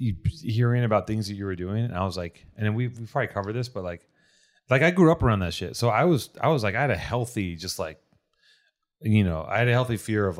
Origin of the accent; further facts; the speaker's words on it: Venice, California, United States; I'm from fucking Venice. I'm not from Orange County.